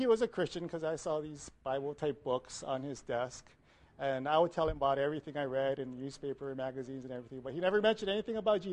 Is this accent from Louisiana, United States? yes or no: no; Hawaii, United States; So I grew up in Hawaii. I'm the fourth generation there, so even with my grandparents, we spoke English. So if anyone wants to know what a Hawaiian is like, it's me.